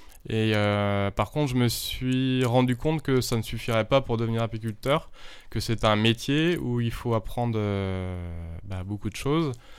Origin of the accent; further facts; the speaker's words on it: Pays de la Loire, France; je suis natif de Bushman, donc c'est un endroit qui me plaît bien, les bords de Loire, les bords de Maine